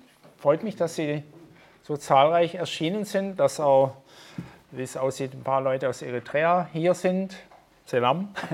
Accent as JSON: {"language": "German", "town": "Esslingen", "region": "Baden-Württemberg", "country": "Germany", "said": "Ich bin aus Esslingen, das ist bei Stuttgart."}